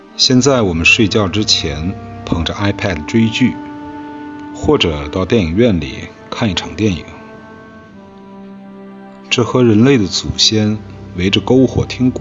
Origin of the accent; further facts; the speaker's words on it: China; 一毕业我就回国了，目的很简单，我需要知道我来自的国度。